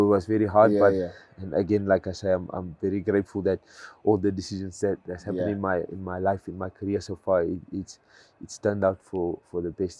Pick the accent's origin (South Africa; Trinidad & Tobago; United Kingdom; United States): South Africa; Cape Town, Western Cape; I have really, really good memories, really fun memories of growing up in Cape Town